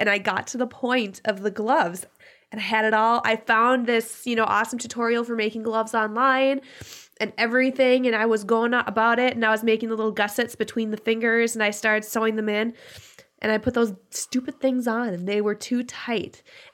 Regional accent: Cloquet, Minnesota, United States; We grew up in Cloquet Lumberjacks.

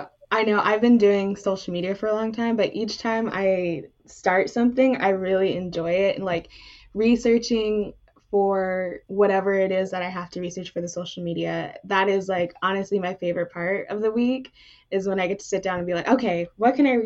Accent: Arizona, United States; now in Kansas, United States; So moving from, you know, my hometown in Arizona, and then all the way to Kansas, it was kind of like, oh, what do I do now?

